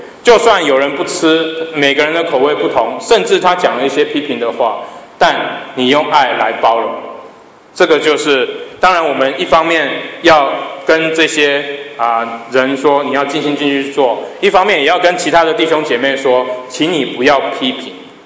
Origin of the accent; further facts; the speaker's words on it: Sydney, New South Wales, Australia; 从前我在这个雪梨台福教会服事，那我也在那里长大的。